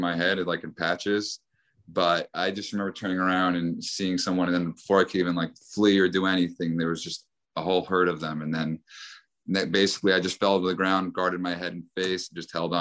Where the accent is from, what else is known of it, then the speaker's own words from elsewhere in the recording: Lawrence, New York, United States; Yeah, so I grew up in Long Island since I was 2-3 years old until I went to elementary school.